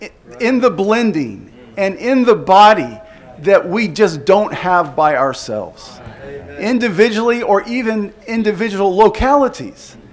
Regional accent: Atlanta, Georgia, United States; We're from Atlanta, Georgia.

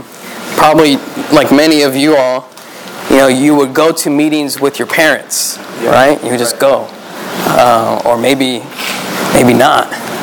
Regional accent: Orlando, Florida, United States; And so, growing up, continuing my testimony, growing up in Orlando

